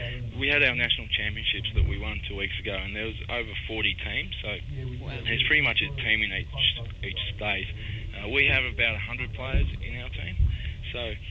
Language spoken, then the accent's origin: English; Victoria, Australia; I actually grew up in the country and then came down to the city.